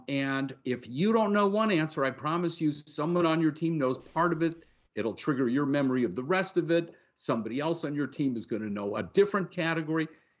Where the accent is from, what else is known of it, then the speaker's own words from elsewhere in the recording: Los Angeles, California, United States; I was raised in Los Angeles, and so we didn't have to be taught anything about moving tectonic plates.